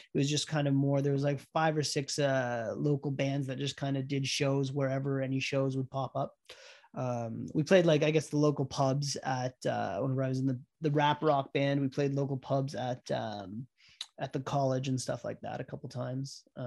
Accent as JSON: {"language": "English", "town": "Whitby", "region": "Ontario", "country": "Canada", "said": "so I'm from Whippy, Ontario. So next town over Oshawa"}